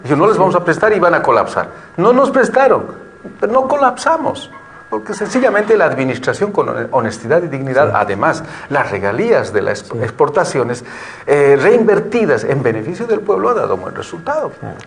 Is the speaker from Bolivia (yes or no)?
yes; Bolivia; menos a nuestra perspectiva como bolivianos